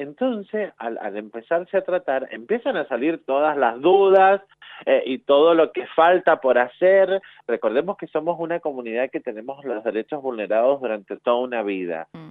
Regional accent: Mendoza, Argentina; estamos madurando como sociedad mendocina

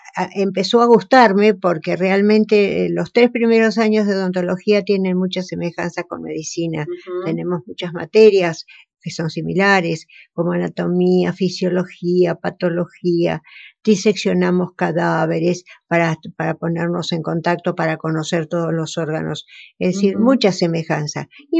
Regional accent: Buenos Aires, Argentina; now in Ingeniero Jacobacci, Argentina; Yo vine de Buenos Aires

